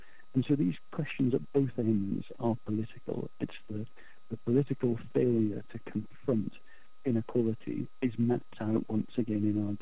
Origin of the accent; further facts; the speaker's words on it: United Kingdom; I'm British, obviously